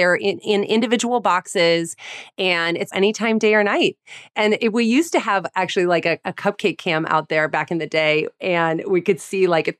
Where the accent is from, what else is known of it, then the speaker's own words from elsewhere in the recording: New York, United States; You know, as a New Yorker, Allie, like LA pizza was like a laughingstock.